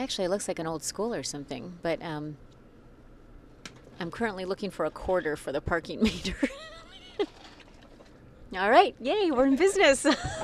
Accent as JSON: {"language": "English", "town": "Ferndale", "region": "Michigan", "country": "United States", "said": "So I'm not from Lansing, I'm from Ferndale."}